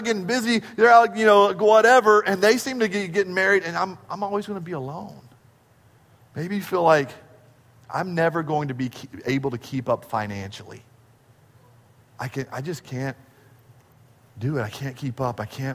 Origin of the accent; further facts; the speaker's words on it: Dallas, Texas, United States; Well, you know, we're from Dallas. We don't sound like that at all, right?